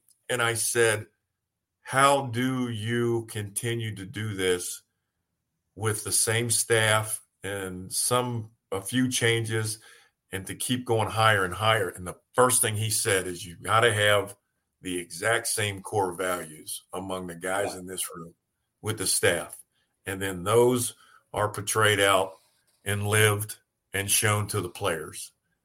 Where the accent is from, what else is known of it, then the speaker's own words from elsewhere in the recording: Deer Park, Ohio, United States; and I'm from Deer Park, Ohio.